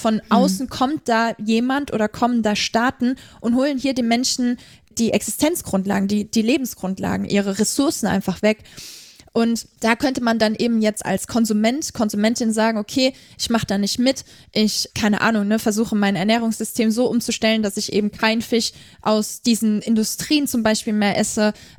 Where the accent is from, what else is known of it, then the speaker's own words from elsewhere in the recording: Germany; Und ich meinte so, ey, ich komme aus Deutschland.